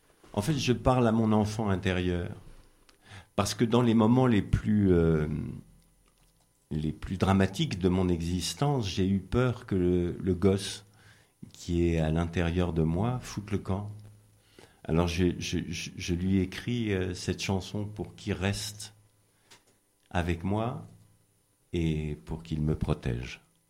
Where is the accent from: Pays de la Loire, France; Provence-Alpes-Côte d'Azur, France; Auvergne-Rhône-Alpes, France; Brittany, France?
Provence-Alpes-Côte d'Azur, France; Forcalquier; Moi, je suis de Fort-Calquier, j'habite à Fort-Calquier.